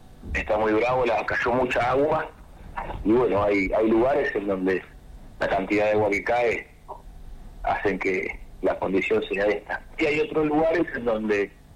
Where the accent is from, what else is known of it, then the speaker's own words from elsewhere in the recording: Argentina; Como los argentinos no manejamos nada